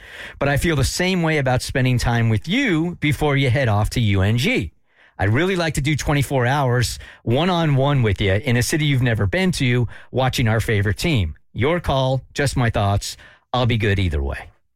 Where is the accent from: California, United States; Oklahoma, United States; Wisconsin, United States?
California, United States; San Diego; I kind of raised him because I'm from San Diego.